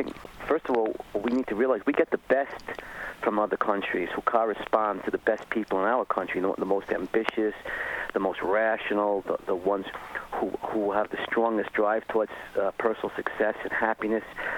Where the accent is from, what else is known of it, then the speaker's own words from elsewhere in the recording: Brooklyn, New York, United States; I'm from Brooklyn.